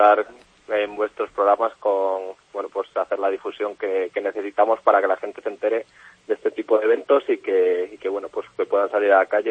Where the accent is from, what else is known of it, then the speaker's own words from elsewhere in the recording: Spain; como buenos españoles